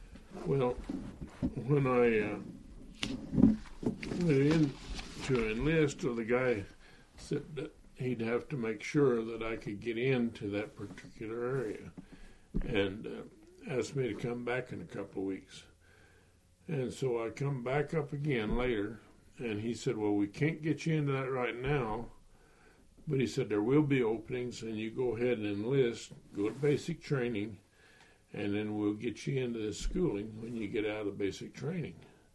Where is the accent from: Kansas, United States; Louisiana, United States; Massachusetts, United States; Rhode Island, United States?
Kansas, United States; Copeland; now in Dodge City, United States; And I live in Plains, born and raised in Copeland. And like she said, I'm now in Dodge City with my mother-in-law's house.